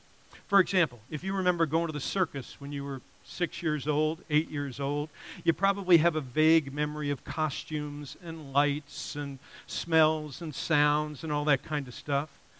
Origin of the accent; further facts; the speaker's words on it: Florida, United States; I was raised in Florida. My mom lives down there with a couple of my brothers